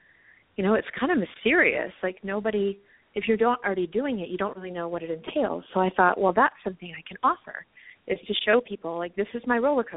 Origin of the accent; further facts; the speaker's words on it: the South, United States; Like, it seems to be a more southern U.S. thing, and I grew up in the South, so that was a part of it.